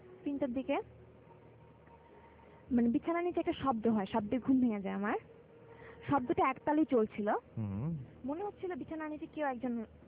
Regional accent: Savar, Dhaka Division, Bangladesh; আমি সাভার থেকে আসছি

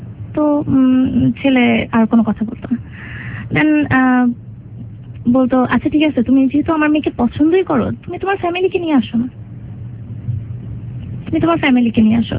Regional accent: Dhaka, Dhaka Division, Bangladesh; also born or lived in Comilla; আমার শৈশবকালটা সম্পূর্ণই শুরু হয় ঢাকাতে, আমার জন্ম কুমিল্লাতে। আমার যখন বয়স দেড় কি দুই তখন আমার ফ্যামিলি আমাকে ঢাকায় নিয়ে আসে।

